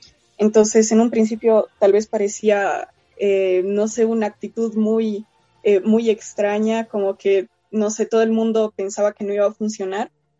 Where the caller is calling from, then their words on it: La Paz, Bolivia; tengo 17 años, yo les hablo desde La Paz